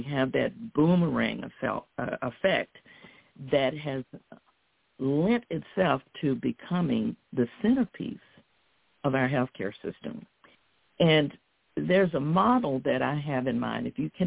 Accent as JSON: {"language": "English", "region": "the South", "country": "United States", "tie": "born or raised there", "said": "and like I was raised in the South, in the country, hunting and gathering and raising your chickens and ducks and cows and planting your gardens."}